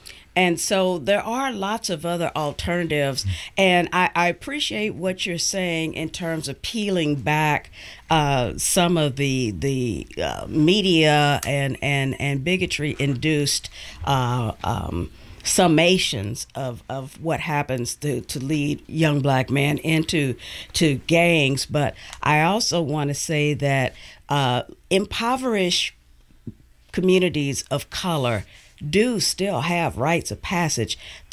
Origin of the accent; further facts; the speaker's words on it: the South, United States; My folks are from Kentucky. I'm from the South.